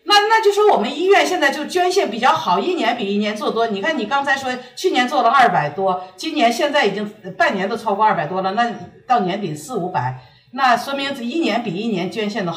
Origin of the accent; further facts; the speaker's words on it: Ningbo, Zhejiang, China; 我是宁波的，我是浙江